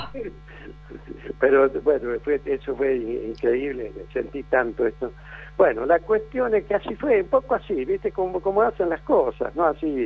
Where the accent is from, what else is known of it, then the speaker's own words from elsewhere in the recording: Salta, Argentina; yo vine de Salta, ya te digo, a buscar un porvenir en el fútbol, ¿viste?